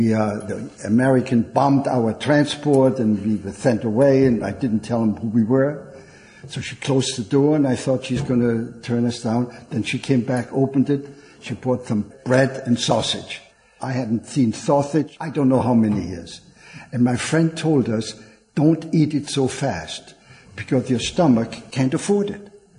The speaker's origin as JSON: {"language": "English", "town": "Mannheim", "region": "Baden-Württemberg", "country": "Germany", "said": "I come from Mannheim."}